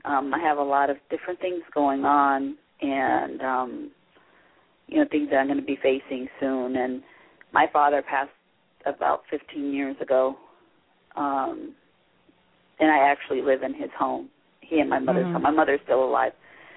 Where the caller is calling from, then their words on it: Arizona, United States; Arizona in the U.S.